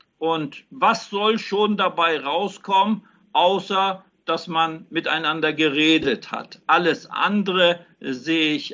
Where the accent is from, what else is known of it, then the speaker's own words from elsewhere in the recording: Germany; Ich habe die Hoffnung für meine Heimat Deutschland